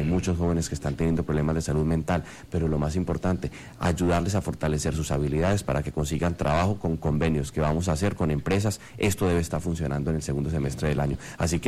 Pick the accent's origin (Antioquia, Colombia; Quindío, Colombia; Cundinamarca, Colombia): Quindío, Colombia; Armenia; yo soy de Armenia, yo soy de un municipio pequeño donde por allá la oferta del Estado ni llegaba. Después fui a Cali